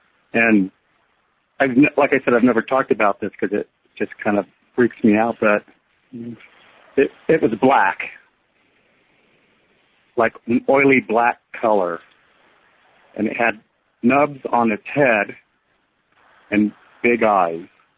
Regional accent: Caldwell, Idaho, United States; moved away as an adult; I was born and raised in Idaho, outside of a town called Caldwell. And I lived in Idaho all my life up to where I was about 24.

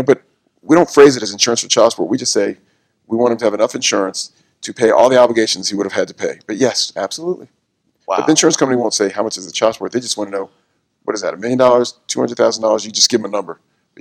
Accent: New Orleans, Louisiana, United States; But my background is pretty much, I grew up in New Orleans

